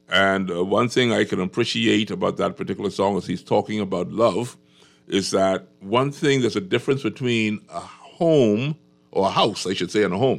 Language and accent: English; Bahamas; now in United States; And, you know, growing up in the Bahamas, Darwin, mm-hmm. you could never, ever have told me that there was a large block of individuals in this country mm-hmm. that was homeless.